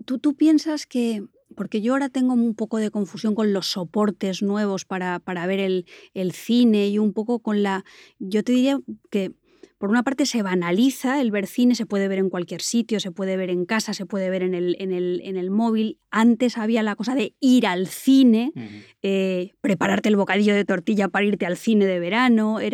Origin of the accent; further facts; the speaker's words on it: Benidorm, Valencian Community, Spain; Yo viví 8 años de mi infancia en Benidorm, y en Benidorm había cines de verano